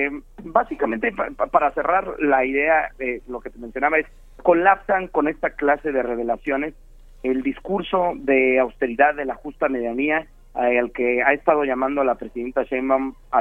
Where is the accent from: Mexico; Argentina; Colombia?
Mexico; No sé si estamos dimensionando bien como mexicanos